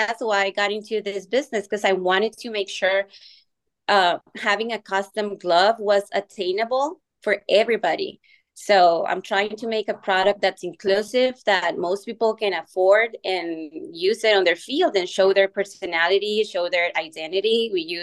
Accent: Mexico; moved away as an adult; now in United States; I was actually born and raised in Mexico. I came to the US as an international student.

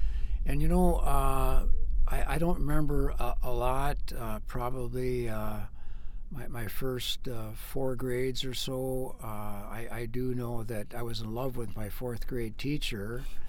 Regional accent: Cokato, Minnesota, United States; also born or lived in Fargo; I was born in Fargo. Mm-hmm. My dad was a milkman for Fairmont Dairies at the time. And moved from Fargo to actually Cokato, Minnesota

